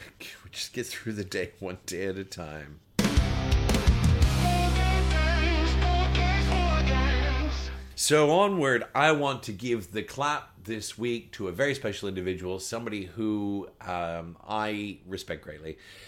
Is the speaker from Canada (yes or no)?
yes; Canada; now in Australia; I'm an Australian, but I can tell you right now, if I had had to rescind my Canadian citizenship to become an Australian, I would not have done so.